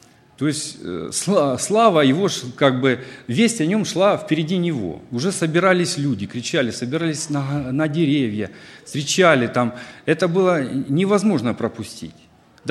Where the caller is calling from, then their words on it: Ukraine; Я говорю из Украины, а здесь изобилие этого всего